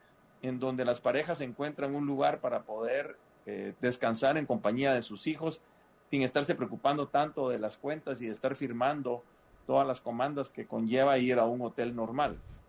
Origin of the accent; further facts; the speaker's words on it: Guatemala; como guatemaltecos